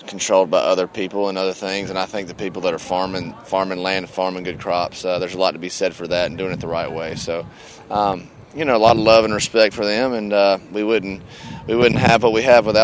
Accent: Georgia, United States; moved away as an adult; also born or lived in Nashville; Yeah, man, I grew up in Georgia and moved to Nashville when I was 18 and lived there and went to college and kind of pursued songwriting

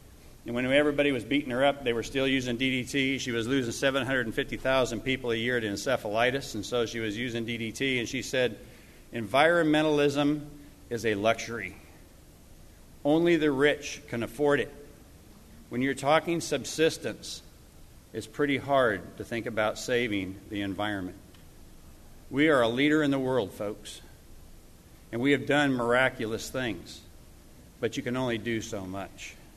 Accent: California, United States; 76-77, I grew up on the Stanislaus River.

